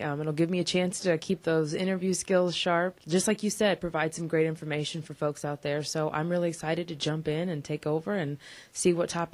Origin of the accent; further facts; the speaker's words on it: Georgetown, Illinois, United States; Well, I grew up in Georgetown, so I'm Vermillion County born and raised, and, you know, went away for a couple years to college and came right back, still in Georgetown.